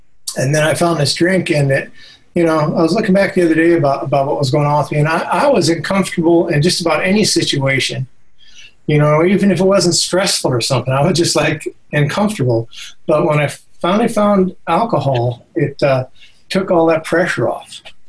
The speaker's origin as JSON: {"language": "English", "town": "Los Angeles", "region": "California", "country": "United States", "tie": "born or raised there", "said": "We moved to from Los Angeles. We used to live on 60th and Crenshaw in LA there, and we moved down to the beach in the 1950s and went to school there."}